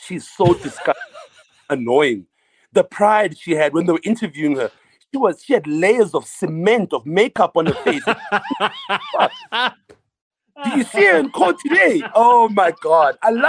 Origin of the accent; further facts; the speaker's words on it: Kempton Park, Gauteng, South Africa; I'm from the East Rand. I'm a Kempton Park boy, born and raised in Kempton Park all my life.